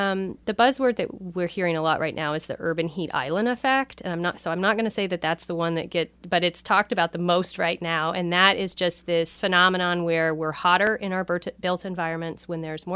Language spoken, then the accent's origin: English; Arkansas, United States; I grew up in Northwest Arkansas with my toes in the dirt and on the rivers